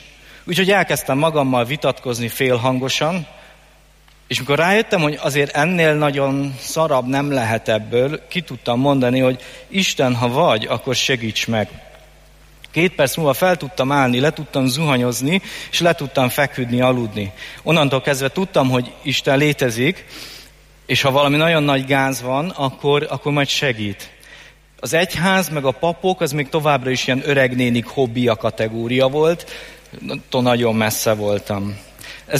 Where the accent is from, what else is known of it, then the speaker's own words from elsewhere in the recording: Budapest, Hungary; born there; Nagyjából 30 éve születtem Budapesten, katolikus családba. Van három fiatalabb tesóm. Másodikos voltam, amikor történt egy nagy változás az életemben, el kellett költöznünk Budapestről egy vidéki faluba.